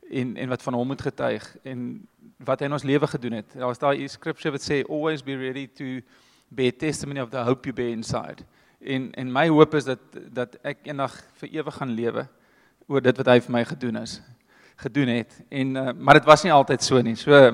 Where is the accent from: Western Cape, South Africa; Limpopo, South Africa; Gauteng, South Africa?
Gauteng, South Africa; Roodepoort; Ek kom van Roodepoort af. Ek spot altyd en sê ek was in Roodepoort privaat. Die ouens wat Roodepoort ken, weet daar is nie privaat. As nik privaat aan Roodepoort nie. Dis die Wesrand en ek is een van vier broers, die tweede oudste.